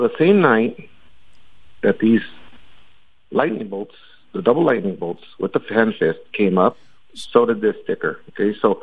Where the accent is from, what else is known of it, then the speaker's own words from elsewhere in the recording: Washington, United States; I was raised in Eastern Washington, and, you know, I went to school with some children that were taught that kind of behavior.